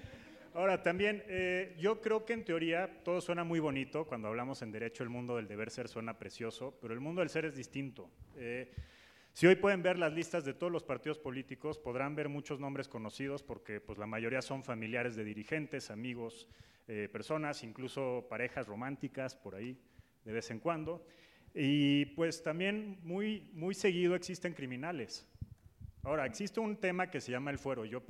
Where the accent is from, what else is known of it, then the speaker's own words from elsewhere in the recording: Mexico City, Mexico; soy de aquí, soy chilango